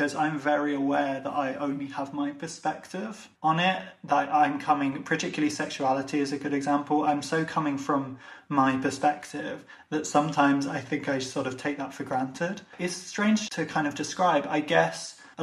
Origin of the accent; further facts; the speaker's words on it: Ireland; unless they've realised that I'm Irish or I've mentioned something.